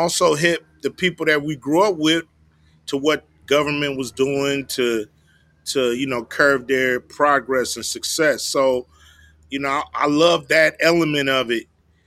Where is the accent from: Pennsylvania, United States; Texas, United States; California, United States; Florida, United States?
California, United States; Los Angeles; Van Ness and Imperial, that area.